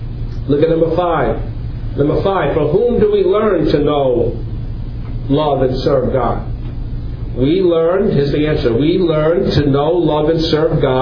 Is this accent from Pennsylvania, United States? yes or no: no; Flushing, New York, United States; When I was a boy, and I grew up in Flushing, Queens, right here, when I was a boy, I was taught from the Baltimore Catechism.